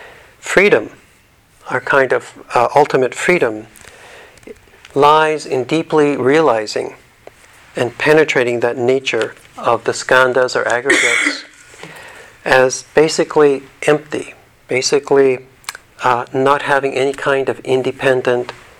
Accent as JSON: {"language": "English", "region": "Alberta", "country": "Canada", "tie": "born or raised there", "said": "When I was a boy growing up in Alberta, I remember walking out into the large grain fields where all you could see were the tall grasses, the tall grains waving in the winds."}